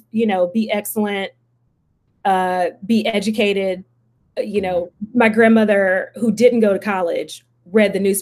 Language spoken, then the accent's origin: English; Houston, Texas, United States; growing up in Houston, was bused to school like, you know, most other Black kids who do G&T.